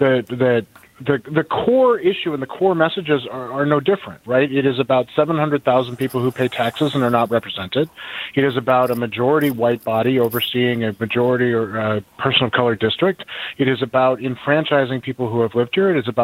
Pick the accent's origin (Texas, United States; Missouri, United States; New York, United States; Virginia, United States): Virginia, United States; Fairfax; born there; now in Washington, United States; but I've been here off and on since 1991, even though I was born in Fairfax a significant number of years before that.